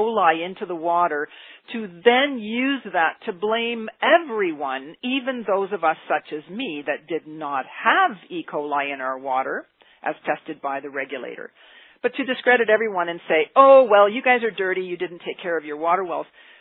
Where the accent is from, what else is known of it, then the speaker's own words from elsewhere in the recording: Alberta, Canada; I see myself as a Canadian. I see myself as an Albertan. I see myself as a landowner.